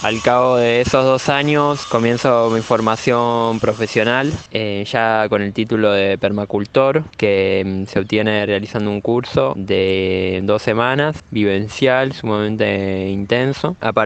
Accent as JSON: {"language": "Spanish", "region": "Buenos Aires", "country": "Argentina", "tie": "born or raised there", "said": "soy de Buenos Aires, viví toda mi vida en Núñez y estoy estudiando producción vegetal orgánica"}